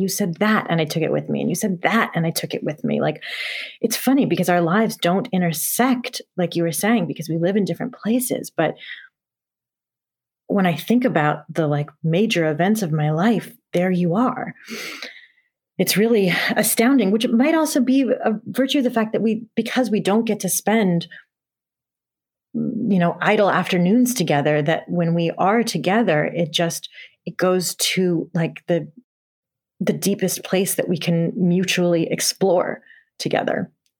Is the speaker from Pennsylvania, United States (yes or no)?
no; Montana, United States; also born or lived in San Diego / Los Angeles / North Carolina; I grew up in Montana, and then we moved to San Diego. And then I moved to Los Angeles, and then I moved to North Carolina when I got Dawson's Creek.